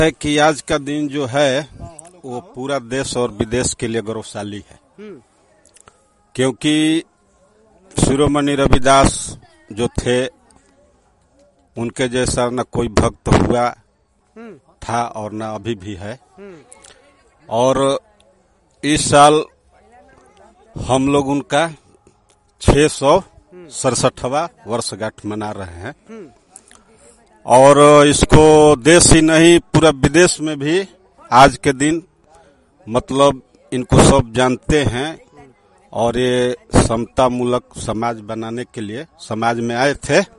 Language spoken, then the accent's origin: Hindi; Nat Umarpur, Bihar, India; ग्राम नाट उमरपुर पंचायत, जिला बक्सर।